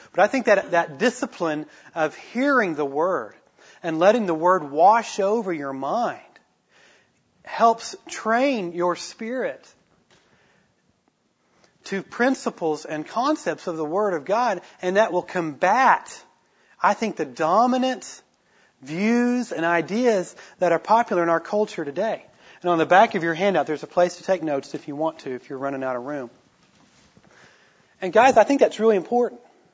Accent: Tulsa, Oklahoma, United States; I'm from, you know, I grew up in Tulsa, Oklahoma, and, you know, I just don't talk that way.

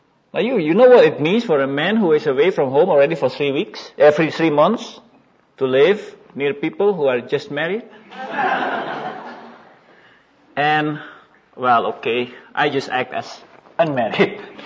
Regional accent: Indonesia; English is a second language; I come from Indonesia, and as has been told, I have a wife, 4 children, 2 sons, 2 daughters.

